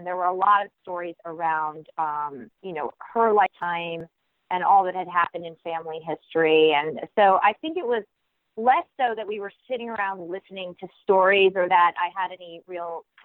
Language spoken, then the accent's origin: English; Ridgewood, New Jersey, United States; Yes, I grew up in Ridgewood, New Jersey, actually. So